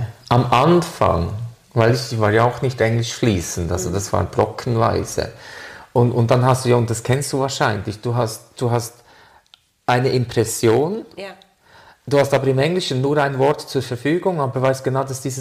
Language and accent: German; Switzerland; German is a second language; und Deutschland ist Deutsch, ja, ist eine Fremdsprache für den Schweizer. Ja. Meine Lieben, deshalb mein Akzent.